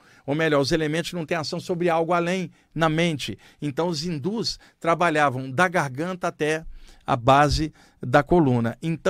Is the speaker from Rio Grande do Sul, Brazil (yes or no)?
no; Rio de Janeiro, Brazil; now in São Paulo, Brazil; como eu cresci no Rio e moro em São Paulo há 34 anos